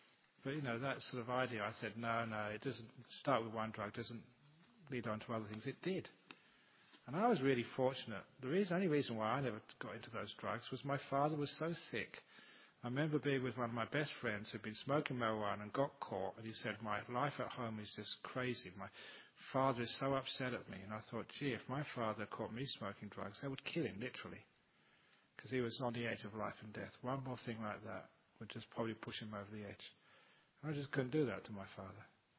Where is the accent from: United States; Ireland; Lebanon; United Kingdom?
United Kingdom; England